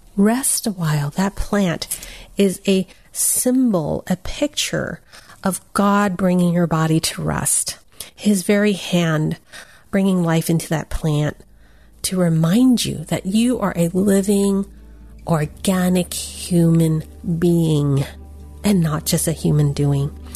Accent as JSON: {"language": "English", "country": "United States", "said": "I'm Chinese American, and there's an instrument that I started learning to play"}